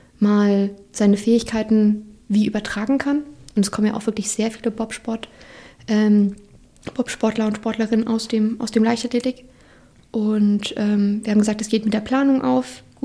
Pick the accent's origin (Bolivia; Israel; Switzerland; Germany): Switzerland; Ich komme ja aus der Schweiz, da ist man ja die kalten Temperaturen gewohnt.